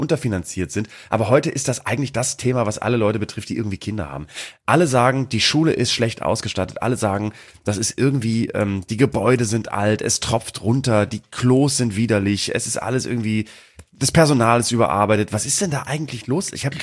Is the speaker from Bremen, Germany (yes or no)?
yes; Bremen, Germany; das war bei uns in Bremen so, in Bremen sowieso.